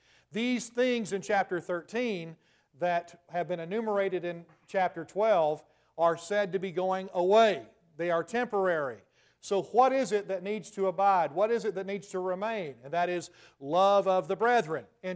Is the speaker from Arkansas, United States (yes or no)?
no; Tennessee, United States; I'm a Tennessee boy, have been born and raised in Tennessee, with some roots in Alabama as well.